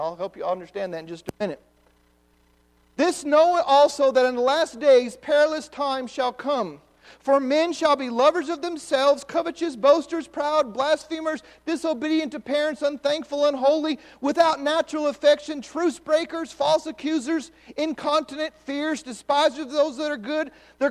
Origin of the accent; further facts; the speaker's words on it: United States; I thank God I'm an American.